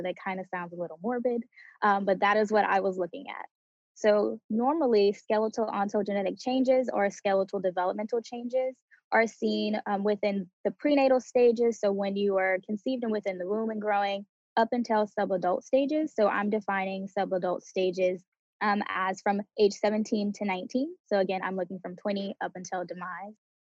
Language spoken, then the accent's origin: English; Eunice, Louisiana, United States; now in Eugene, United States; So originally, I'm from Eunice, Louisiana.